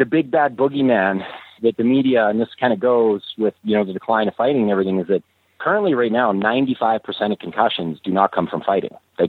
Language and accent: English; Edmonton, Alberta, Canada; also born or lived in Australia / Singapore; I played hockey when I was really young, growing up in Edmonton. Then I moved overseas. I moved to Australia and Singapore